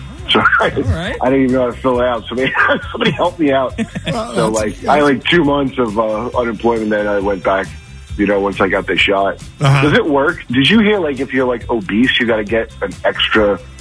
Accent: Toms River, New Jersey, United States; moved away as an adult; now in Philadelphia, United States; My family's from Ohio, but mostly Tom's River, New Jersey.

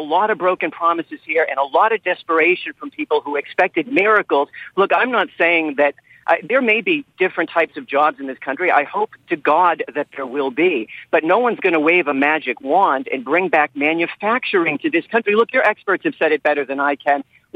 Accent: Lynn, Massachusetts, United States; I grew up in Lynn, Massachusetts, and there were shoe factories and canneries, and there were textile mills in other parts of New England.

